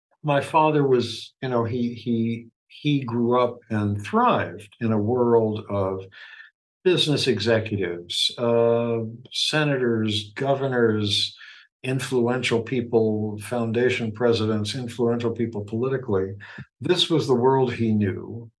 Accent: United States; I grew up in the United States. I had a very comfortable life.

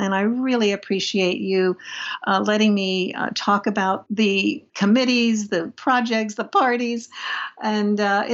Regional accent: Philadelphia, Pennsylvania, United States; Well, since I'm from Philadelphia, I'll go ahead and tell you what my favorite Ben Franklin quote is.

